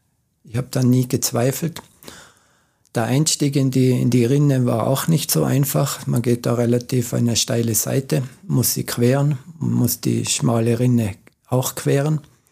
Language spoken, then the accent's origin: German; Boden, Tyrol, Austria; ich komme aus dem Seitental vom Lechtal, aus Boden. Und da war eigentlich die Lawinengefahr im Winter, war es um und auf.